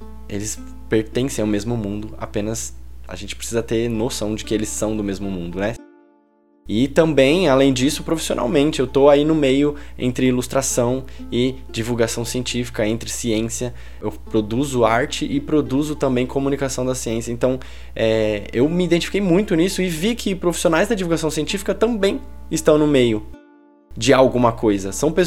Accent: São Paulo, Brazil; eu sou uma pessoa que vim de periferia, vim da zona sul de São Paulo, de um contexto periférico, de escola pública.

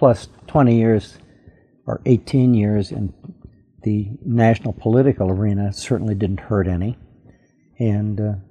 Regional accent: Denver, Colorado, United States; also born or lived in Honolulu; now in Cedar City, United States; I grew up in the suburbs south of Denver, Colorado. When I was very young, my father decided he wanted to practice law in Hawaii, so we moved to Honolulu, and we lived there for a year and a half.

